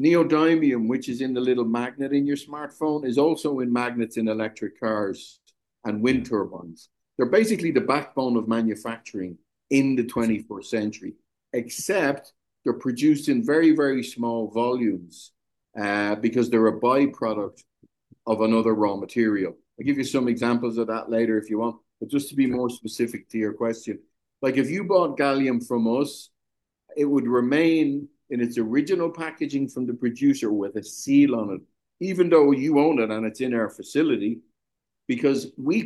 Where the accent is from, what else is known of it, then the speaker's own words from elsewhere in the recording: Ireland; I'm Irish. I live in Ireland. I'm in the Americas at the moment, but I'm usually, between Ireland and America or Germany.